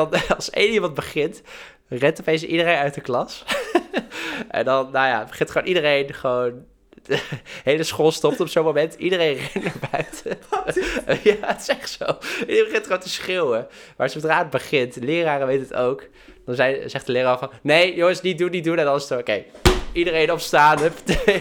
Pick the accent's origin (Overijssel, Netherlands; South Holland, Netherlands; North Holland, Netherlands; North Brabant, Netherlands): North Brabant, Netherlands; accent: Brabantian; first language Brabantian; Dutch is a second language; Nou, Brabant is mijn eerste taal.